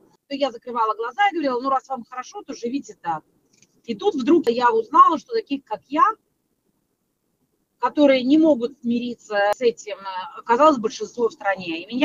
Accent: Belarus; moved away as an adult; now in Lithuania; у меня белорусский паспорт. Я уехала, правда, из Беларуси жить в Литву на постоянное жительство 21 год назад, выйдя замуж за своего мужа.

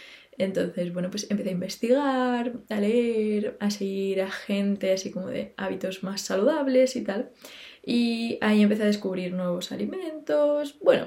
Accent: Málaga, Andalusia, Spain; yo, aunque no nací en Málaga, sí que me he criado aquí, así que pues he aprovechado y me he venido a mi casa, casa de mi madre

